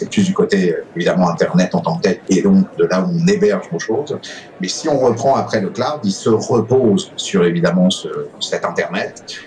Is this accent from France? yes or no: yes; France; now in Quebec City, Canada; Je suis arrivé à Québec, je suis français d'origine, je suis évidemment citoyen canadien, arrivé à Québec en 2011.